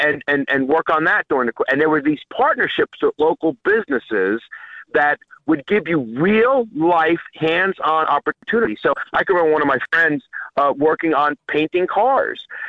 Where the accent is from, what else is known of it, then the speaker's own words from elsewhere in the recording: New York, United States; where I grew up in New York, we had a BOCES program, okay?